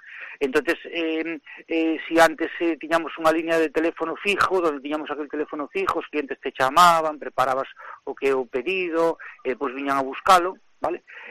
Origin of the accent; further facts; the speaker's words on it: Galicia, Spain; Nós somos galegos